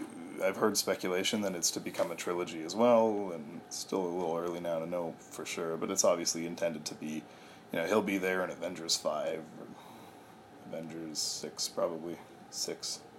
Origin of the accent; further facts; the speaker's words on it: Canada; Not just as a Canadian, my bias